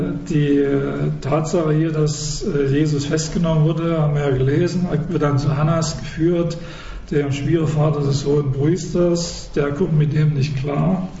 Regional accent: East Germany, Germany; Ich hätte gern jemand anders, weil ich komme aus dem Osten, gell?

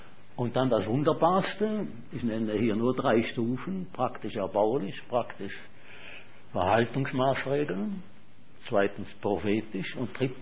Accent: Schaffhausen, Switzerland; Wir in Schaffhausen, ich bin Schaffhauser dort aufgewachsen

